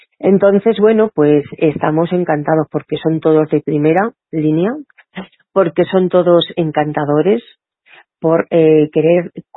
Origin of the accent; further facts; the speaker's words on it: El Pedernoso, Castilla-La Mancha, Spain; que yo la ubiqué en un pueblo pequeño, como es mi pueblo, el Pedernoso